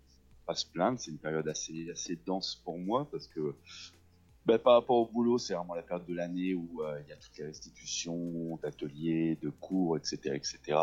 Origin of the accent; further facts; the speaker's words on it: La Roche-sur-Yon, Pays de la Loire, France; Alors ben, je suis né à La Roche-sur-Yon. Un enfant du pays, vraiment. Donc voilà, je suis né ici, j'ai grandi ici jusqu'à mon bac